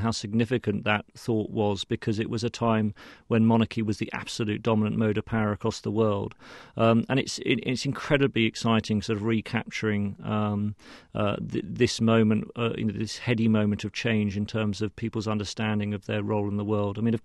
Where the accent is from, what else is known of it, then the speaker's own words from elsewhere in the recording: United Kingdom; I'm a Brit, but I'm half Australian